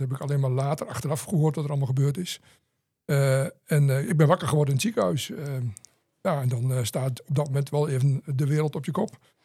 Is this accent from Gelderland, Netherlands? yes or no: no; Enschede, Overijssel, Netherlands; Ik kom uit Twente, oorspronkelijk geboren in Enschede en sinds 5 jaar woonachtig in Losser. En ik werk nog in het westen van het land.